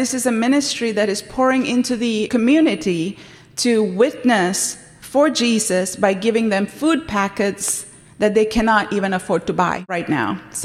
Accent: Sri Lanka; moved away as an adult; now in United States; I'm originally from Sri Lanka, but the Lord brought me to this United States to go to Oral Roberts to study evangelism.

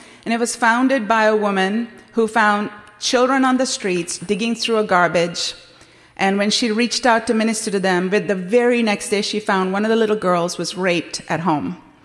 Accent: Sri Lanka; moved away as an adult; now in United States; I'm originally from Sri Lanka, but the Lord brought me to this United States to go to Oral Roberts to study evangelism.

